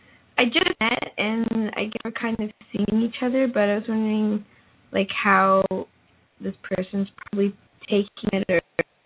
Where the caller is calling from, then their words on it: New York, United States; I'm calling you from New York.